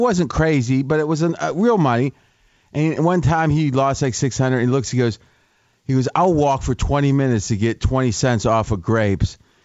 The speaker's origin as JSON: {"language": "English", "region": "Ohio", "country": "United States", "tie": "born or raised there", "said": "when I was growing up in Ohio"}